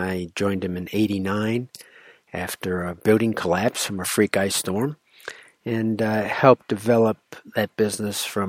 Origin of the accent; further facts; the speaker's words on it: Rhode Island, United States; So a little about myself. I grew up in Rhode Island.